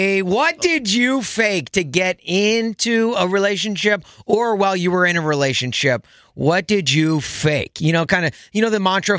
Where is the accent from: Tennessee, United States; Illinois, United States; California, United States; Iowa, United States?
Tennessee, United States; Nashville; I went to the University of Missouri. I was from Nashville. Nobody knew who I was.